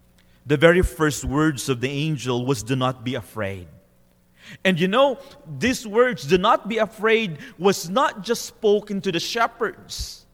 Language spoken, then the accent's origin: English; Philippines; It's particularly difficult for me as a Filipino.